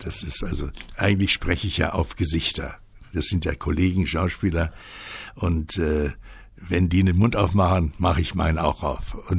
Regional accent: Augsburg, Bavaria, Germany; Ich bin in Augsburg aufgewachsen, habe in Bayern ein Garmisch Abitur gemacht, in Augsburg noch ein bisschen studiert

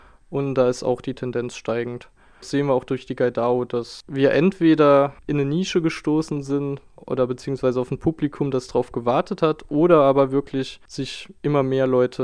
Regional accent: Southwest Germany, Germany; Also ich stamme beispielsweise ursprünglich aus dem Südwesten Deutschlands

